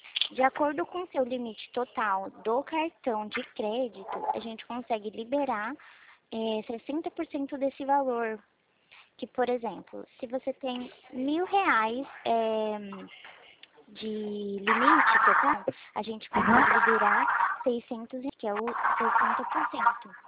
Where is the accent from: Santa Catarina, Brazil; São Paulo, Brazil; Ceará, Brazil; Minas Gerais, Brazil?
São Paulo, Brazil; eu sou aqui de São Paulo, tá?